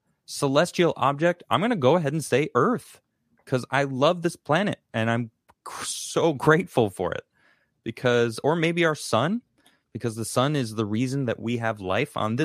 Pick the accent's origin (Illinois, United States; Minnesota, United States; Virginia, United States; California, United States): Illinois, United States; Chicago; I mean, I grew up in Chicago where there's like full-on seasons.